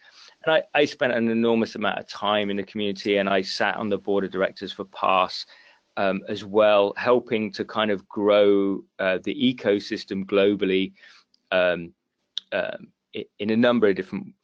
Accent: United Kingdom; as you might get from my accent, I'm actually from the UK, and my journey is not particularly orthodox.

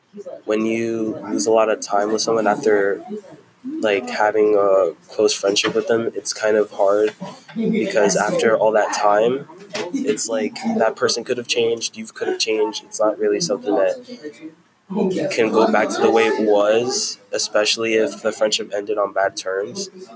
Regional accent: Belleville, New Jersey, United States; Like, for me, I came to Bloomfield from Belleville.

